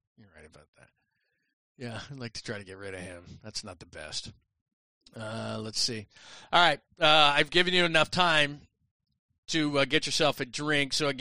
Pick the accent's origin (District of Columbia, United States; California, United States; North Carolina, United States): California, United States; Yeah, I'm from Southern California. I know what you're talking about. Not quite NorCal